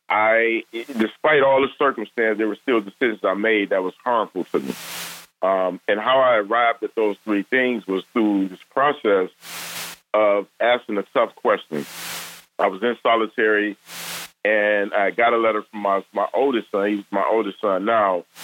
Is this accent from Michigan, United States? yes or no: yes; Detroit, Michigan, United States; I'm from Detroit, and, you know, I grew up in a pretty tough neighborhood, tough background